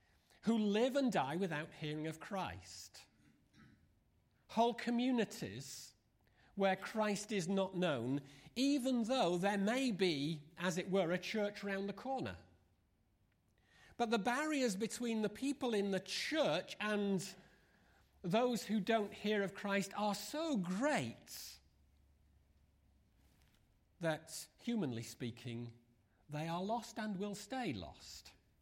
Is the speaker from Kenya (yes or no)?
no; England, United Kingdom; now in New York, United States; And you can hear it in my accent when I talk.